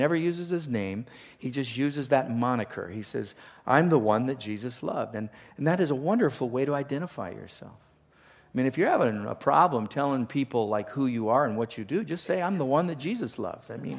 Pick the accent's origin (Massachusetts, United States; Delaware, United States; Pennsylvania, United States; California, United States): California, United States; Los Angeles; also born or lived in Portland; But I grew up in the Los Angeles area. I lived in the Portland area for so long, and when it was time for us to start a family, we really felt that we wanted to get out of the big city.